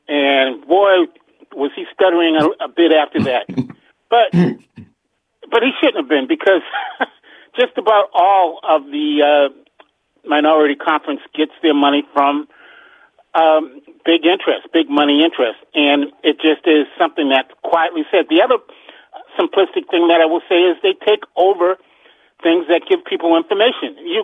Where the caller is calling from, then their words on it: Upper Marlboro, Maryland, United States; from Upper Marlboro, Maryland.